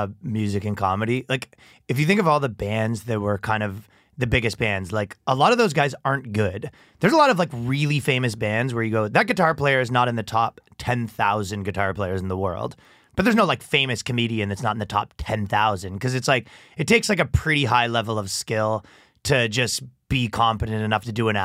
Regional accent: the South, United States; We're from the South, so what you talking about?

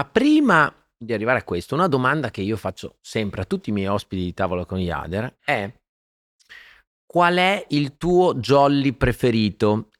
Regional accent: Faenza, Emilia-Romagna, Italy; born there; Sono nato a Faenza e sono un romagnolo doc.

